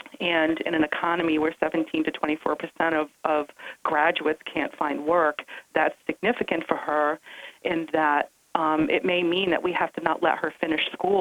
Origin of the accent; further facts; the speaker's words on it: Newport, New Hampshire, United States; I'm from Newport.